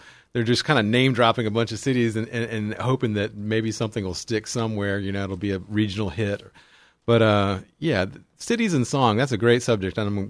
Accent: Massachusetts, United States; well, when I was a kid, we lived in just outside of Boston

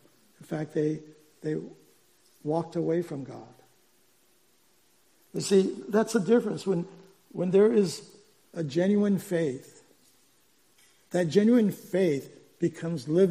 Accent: Okinawa, Japan; I grew up in Okinawa, Japan. And my father was a civilian working for the U.S. Air Force

